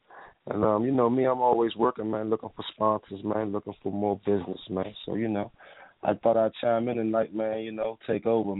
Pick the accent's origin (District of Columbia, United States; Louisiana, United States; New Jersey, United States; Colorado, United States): District of Columbia, United States; Washington; Well, around here, I mean, first and foremost, I'm from Washington, D.C., man, D.C., uptown.